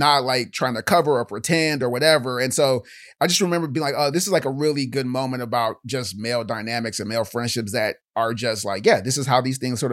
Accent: Los Angeles, California, United States; I'm from Florence and Crenshaw.

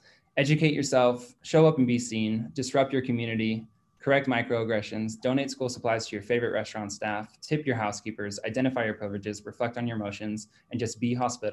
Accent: Los Angeles, California, United States; So I grew up in Los Angeles, California, raised by 2 confident, loving parents who had a lot of help from 2 Latina women.

